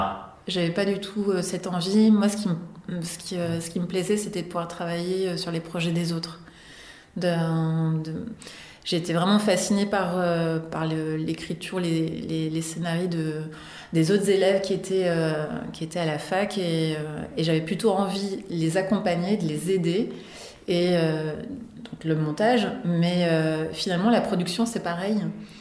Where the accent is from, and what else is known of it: Orléans, Centre-Val de Loire, France; born or raised there